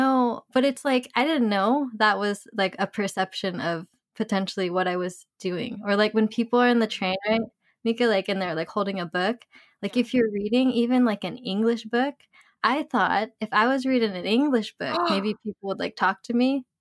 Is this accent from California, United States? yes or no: yes; California, United States; talking about like how we're from California or whatever.